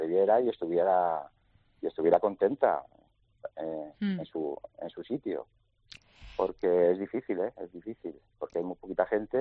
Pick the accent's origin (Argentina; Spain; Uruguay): Spain; Madrid, Community of Madrid; yo nací en Madrid, estuve en Madrid hasta los 30 años trabajando